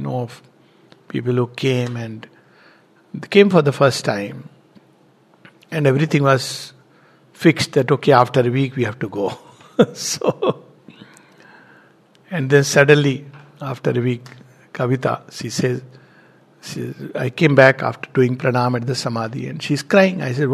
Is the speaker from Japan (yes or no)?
yes; Japan; As I had when I came from Japan, I was on the boat at sea, not expecting anything.